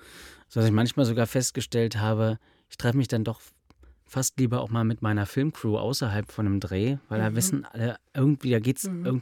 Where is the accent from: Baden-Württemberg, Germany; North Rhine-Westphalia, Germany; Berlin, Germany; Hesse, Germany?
Berlin, Germany; ich bin in Berlin groß geworden, ich habe hier ein ganz gutes Netzwerk, ich habe meine Eltern hier.